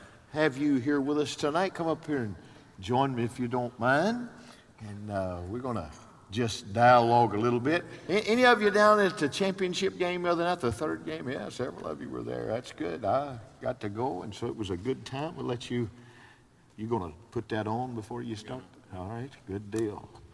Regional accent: Detroit, Michigan, United States; I was born in Detroit, so I grew up a Red Wings fan. And some people don't like that when we, you know, but that's okay. And but that was my hockey background before coming south and being here.

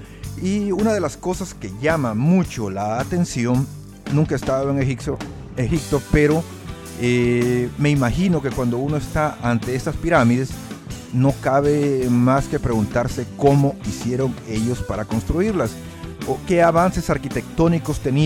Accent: El Salvador; por supuesto mi tierra, El Salvador.

